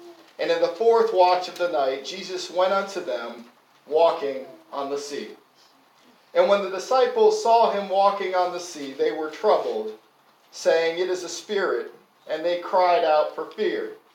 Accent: Connecticut, United States; moved away; also born or lived in Florida, United States; I was raised in Connecticut. I grew up in the Gem Street Church of Christ under my grandfather, who preached there for over 25 years. And then we moved to Florida, as all good retirees do, in the mid-90s.

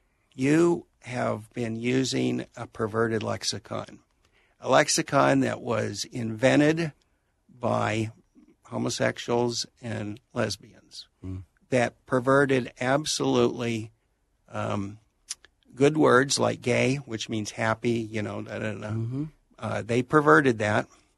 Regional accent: the South, United States; also born or lived in Georgia / Tennessee / North Carolina; So until I was 15 years old, I'm a native of the South.

